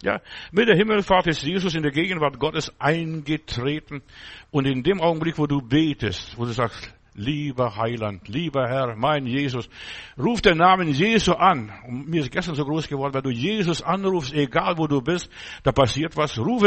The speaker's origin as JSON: {"language": "German", "country": "Germany", "said": "Ich bin ein Deutscher. Wenn ich nach Amerika fahre, egal wo ich im Ausland bin, ich will immer, habe meine Nationalität."}